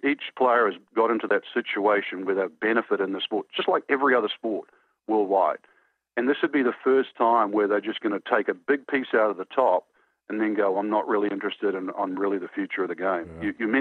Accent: New Zealand; I grew up in New Zealand, we have smaller events that you could sort of play

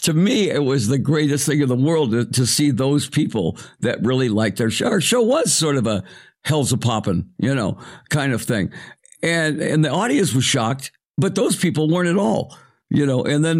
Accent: Arizona, United States; Well, yeah, I was a kid from Arizona.

